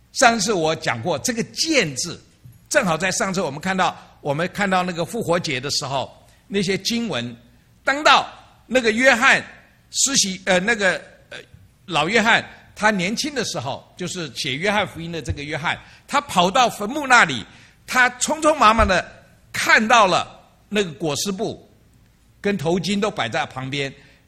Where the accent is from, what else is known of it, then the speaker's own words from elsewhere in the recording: China; now in United States; 尤其我们东方人，我们从中国来的，我们可能说我们到了美国